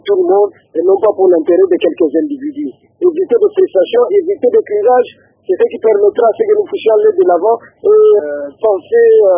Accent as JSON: {"language": "French", "region": "Kongo Central", "country": "DR Congo", "said": "chez nous au Bas-Congo"}